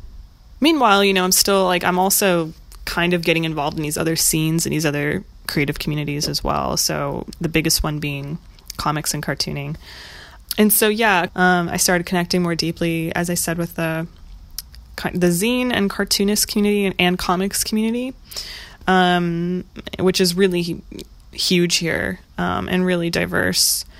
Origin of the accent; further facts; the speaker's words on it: Ohio, United States; now in San Francisco, United States; I went to school in Ohio, I'm from Ohio, and I always knew I wanted to leave.